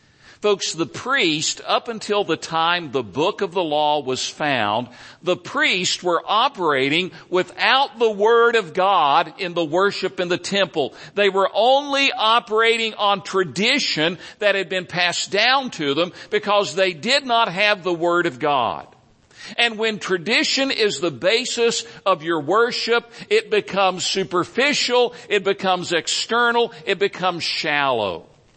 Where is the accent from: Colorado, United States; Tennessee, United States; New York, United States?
Tennessee, United States; I was raised in East Tennessee. I was in an unchurched family. I was reached for Christ through a Southern Baptist VBS at the age of 10 and surrendered to the call to preach at the age of 15 as a Southern Baptist.